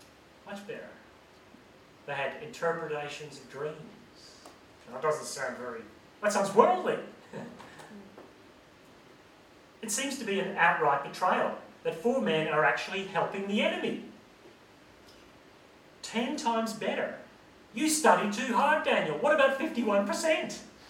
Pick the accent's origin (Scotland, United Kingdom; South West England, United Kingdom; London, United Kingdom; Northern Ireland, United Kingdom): Northern Ireland, United Kingdom; Now, I grew up in Northern Ireland.